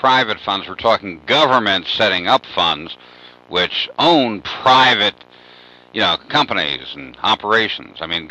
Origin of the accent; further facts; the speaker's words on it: Arizona, United States; And I'm from Arizona, so I have the County of Maricopa, City of Tempe, Mesa, Phoenix, and, you know, a few other local governments from Arizona.